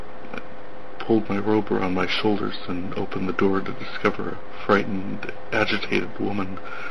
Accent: North Dakota, United States; I am from North Dakota

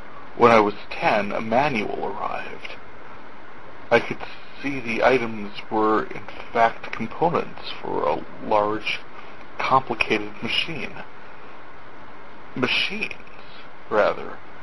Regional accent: North Dakota, United States; I am from North Dakota, where our governor is trying to be our senator

